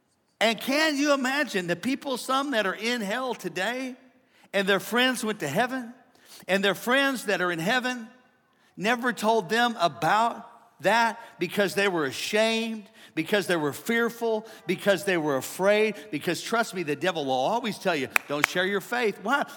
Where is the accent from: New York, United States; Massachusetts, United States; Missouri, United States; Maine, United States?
Missouri, United States; St. Louis; we're from St. Louis, right? I lived over to y'all in St. Louis to understand this, over in South County, over by Telegraph, by South County Mall